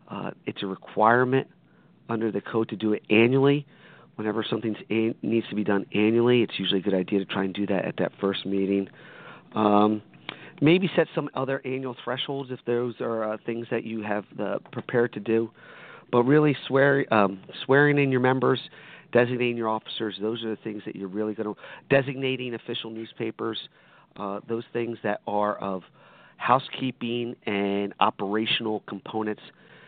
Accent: Hamilton, New Jersey, United States; I am from Hamilton, blueberry capital of the world.

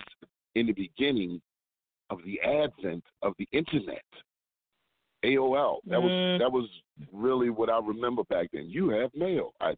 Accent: Baltimore, Maryland, United States; I had the opportunity to go back to college at Coppin State, where I'm from Baltimore, and Atlanta is obviously, 12-hour drive away, 8 to 12, whatever it is. I ended up going to college 4 blocks from my house where I grew up.

